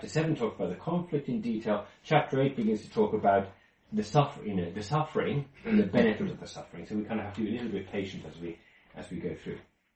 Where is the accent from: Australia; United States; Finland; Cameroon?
Finland; Where I grew up in Finland, there are no school uniforms.